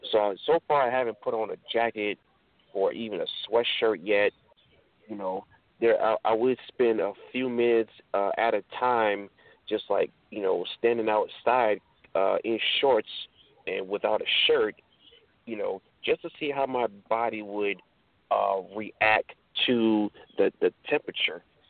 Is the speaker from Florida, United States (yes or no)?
yes; Florida, United States; I'm from Florida. You know, we are warm weather people.